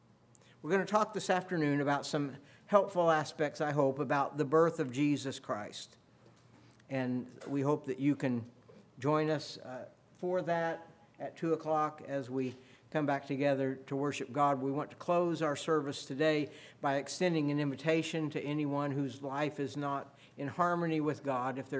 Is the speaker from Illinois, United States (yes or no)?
yes; Mattoon, Illinois, United States; born there; I was born in Mattoon because that's where my dad got a job after he got out of the service, and so they moved there.